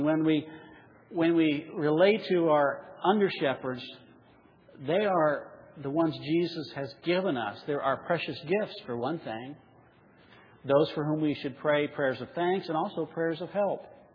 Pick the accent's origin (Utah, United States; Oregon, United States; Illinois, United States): Illinois, United States; working at Chuck Sunoco on South Main Street in the little town I grew up in Illinois.